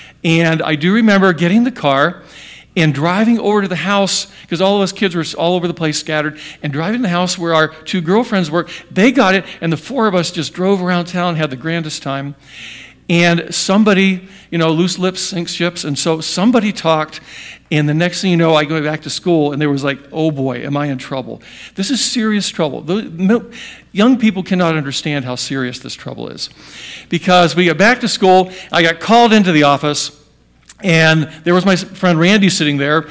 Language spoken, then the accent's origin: English; Hampton, Virginia, United States; we happened to go to Southern Virginia, down right near Norfolk, Hampton, Virginia, where my hometown at that time was.